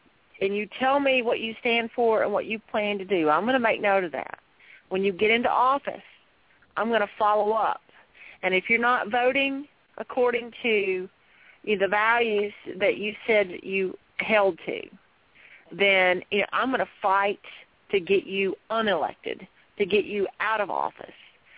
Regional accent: United States; I'm like, I wish we as American citizens had the option to opt out of a lot of things.

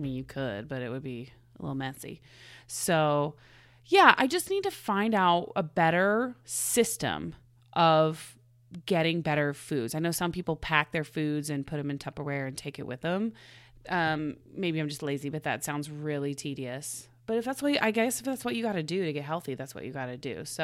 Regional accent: Oklahoma, United States; when I first moved out here, I was like, stop telling people I'm from Oklahoma. It's embarrassing.

